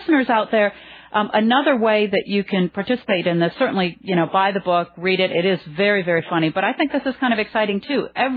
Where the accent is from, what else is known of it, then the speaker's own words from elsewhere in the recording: Michigan, United States; the weather in my home state of Michigan